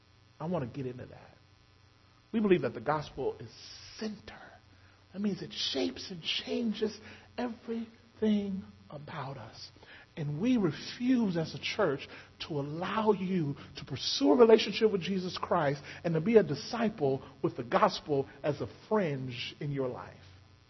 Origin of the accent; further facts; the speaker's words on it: Mississippi, United States; You know, I grew up in Mississippi where we just honored. It was a joy to be old.